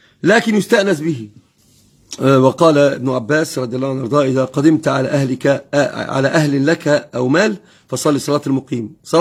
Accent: Egypt; بالذات عندنا في مصر كالمصيف

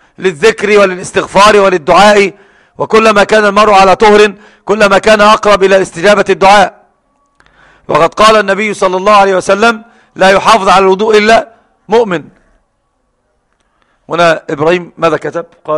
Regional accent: Cairo, Cairo Governorate, Egypt; طبعا من ذلك القرافة إلى المقابر عندنا في القاهرة

